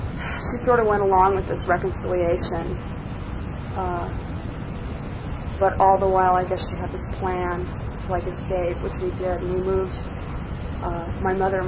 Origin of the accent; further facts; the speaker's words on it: New York City, New York, United States; born there; Well, like I said, I was born in Brooklyn, New York.